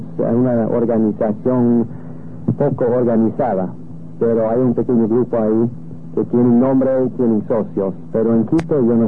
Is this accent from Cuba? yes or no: no; United States; Spanish is a second language; En Norteamérica estamos más o menos de por medio, yo soy norteamericano.